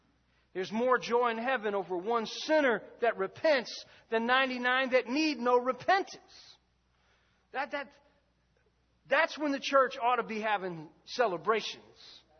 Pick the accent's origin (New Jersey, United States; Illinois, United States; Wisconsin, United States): New Jersey, United States; Newark; She's from Newark, and I'm from Newark.